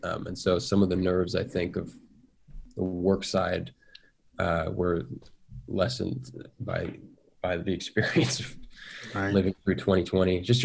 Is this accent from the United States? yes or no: yes; Seattle, Washington, United States; I grew up in Seattle, and there was a program there called Broadway Bound